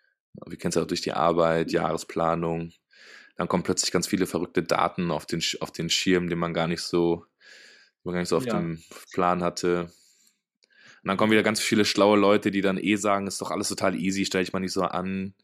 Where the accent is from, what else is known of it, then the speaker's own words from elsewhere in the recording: Aachen, North Rhine-Westphalia, Germany; das ist halt zum Beispiel jetzt als Aachener, wenn du jetzt über die Grenze fährst